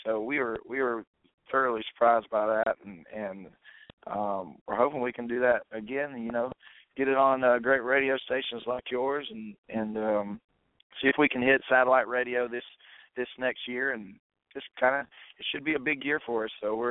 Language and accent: English; Georgia, United States; I'm from Georgia. Matter of fact, the whole band is from Georgia except for our bass player.